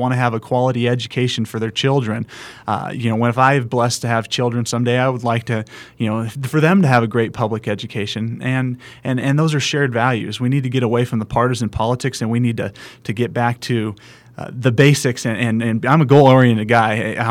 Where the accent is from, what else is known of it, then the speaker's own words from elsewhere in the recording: California, United States; As I was telling you in the break, I'm from Monterey Bay, California. I grew up there.